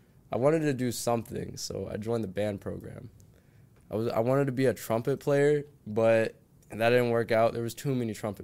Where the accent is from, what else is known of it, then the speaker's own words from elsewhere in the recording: Tallahassee, Florida, United States; So I grew up here in Tallahassee, Florida in 2003. I'm 21 right now. And I was born in TMH Hospital.